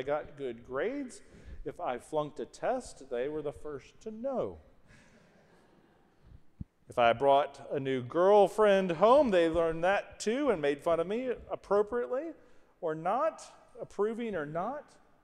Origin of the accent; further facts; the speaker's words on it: Memphis, Tennessee, United States; I was born and raised in Memphis